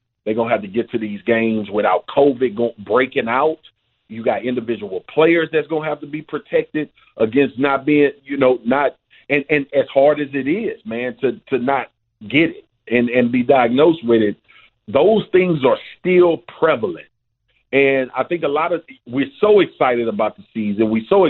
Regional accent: Louisiana, United States; I'm from Louisiana. We don't have a pro team.

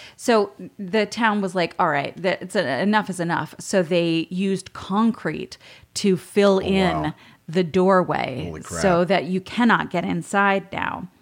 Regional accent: Maine, United States; From my hometown.

